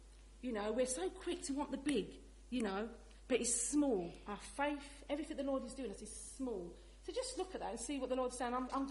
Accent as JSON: {"language": "English", "region": "London", "country": "United Kingdom", "tie": "born or raised there", "said": "And as a child growing up in East London, half of it was bombed and derelict"}